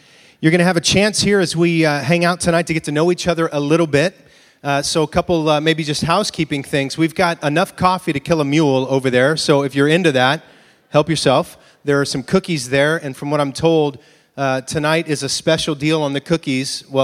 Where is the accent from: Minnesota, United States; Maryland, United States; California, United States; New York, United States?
California, United States; Clovis; And I grew up in Clovis. I went to Dry Creek Elementary, Kasner Junior High, Clovis West High School, and then Fresno State.